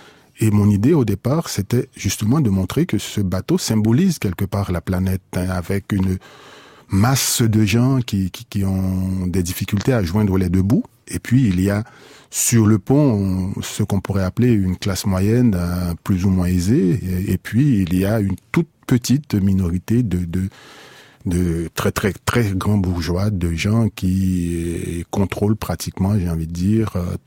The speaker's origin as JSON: {"language": "French", "country": "Haiti", "said": "moi, en tant qu'Haïtien, en tant que Caribéen"}